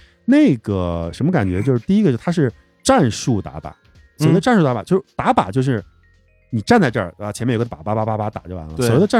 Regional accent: China; 我只能用英文说，我来自中国

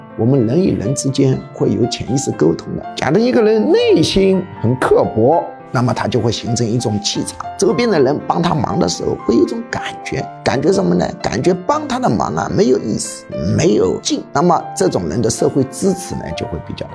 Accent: China

